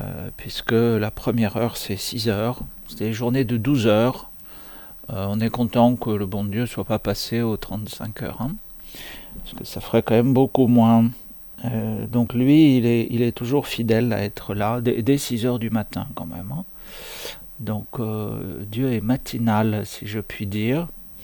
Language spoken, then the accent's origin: French; France; En tant que Français, on n'a pas besoin d'exégèse là-dessus.